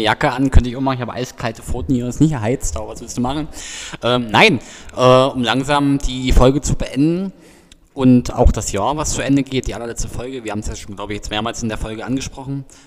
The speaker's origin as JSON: {"language": "German", "town": "Aachen", "region": "North Rhine-Westphalia", "country": "Germany", "said": "Ich komme ja aus dem Ghetto hier in Aachen."}